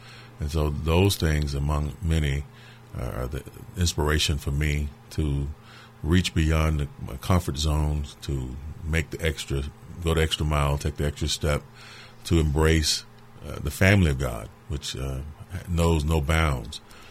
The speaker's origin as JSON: {"language": "English", "region": "Alabama", "country": "United States", "said": "I'm from Perry County, Alabama, which is a neighboring area to Selma."}